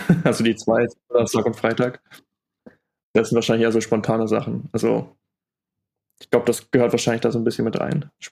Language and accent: German; North Rhine-Westphalia, Germany; Ich sitze gerade tatsächlich in Siegburg. Ich bin gebürtiger Großdorfer, also ganz in der Nähe von Bonn und Köln.